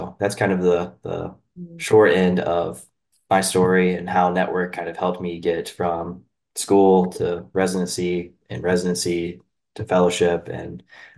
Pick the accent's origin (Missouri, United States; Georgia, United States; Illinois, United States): Georgia, United States; Flowery Branch; I grew up in Flowery Branch, Georgia, and I'll save you the long story.